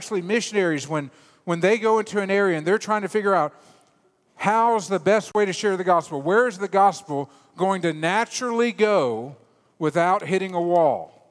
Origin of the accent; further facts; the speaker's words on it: Virginia, United States; also born or lived in Beaufort, South Carolina; Now, I grew up most of my life in the South. I'm from Virginia originally. I moved to Beaufort, South Carolina, and that's where I came to know the Lord.